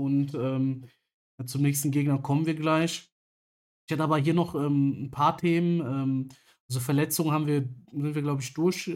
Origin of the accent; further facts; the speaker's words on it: Aachen, North Rhine-Westphalia, Germany; ich komme ja auch aus Aachen